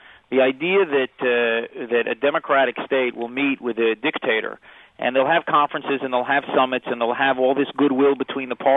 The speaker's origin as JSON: {"language": "English", "country": "United States", "tie": "born or raised there", "said": "I grew up in the United States."}